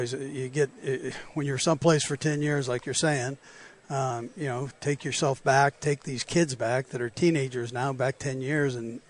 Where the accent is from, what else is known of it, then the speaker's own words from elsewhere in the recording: Los Angeles, California, United States; growing up in Los Angeles, you know, with Mike Garrett coming from SC, I loved SC football, and so I followed the Chiefs